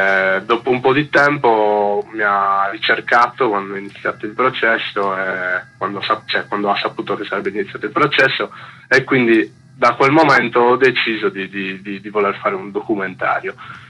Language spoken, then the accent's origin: Italian; Nuoro, Sardinia, Italy; anch'io sono di Nuoro